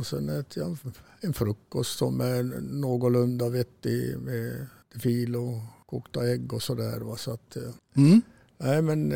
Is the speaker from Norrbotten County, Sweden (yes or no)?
yes; Kiruna, Norrbotten County, Sweden; som Kirunabo dessutom så borde man ju dricka kaffe